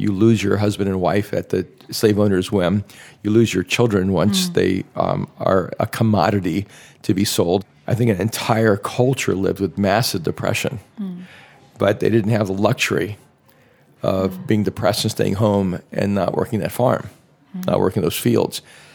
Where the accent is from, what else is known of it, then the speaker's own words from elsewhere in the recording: El Salvador; We had a nanny in our house from El Salvador, because we're from El Salvador